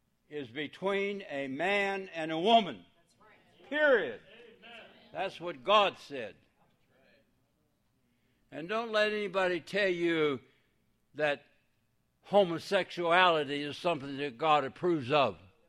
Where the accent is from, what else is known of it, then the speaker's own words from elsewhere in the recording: Alabama, United States; Even though I'm from Alabama at the point.